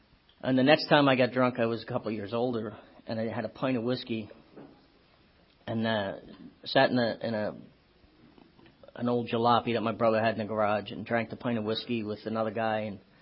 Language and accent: English; Philadelphia, Pennsylvania, United States; I grew up in Philly, about a block from the Tacony Bridge. Came from a family of seven, you know, Irish Catholic.